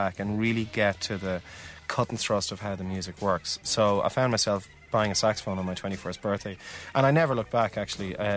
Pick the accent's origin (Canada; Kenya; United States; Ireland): Ireland; Dún Laoghaire, County Dublin; I grew up in Dunleary, and every Sunday morning in the Killarney Castle Hotel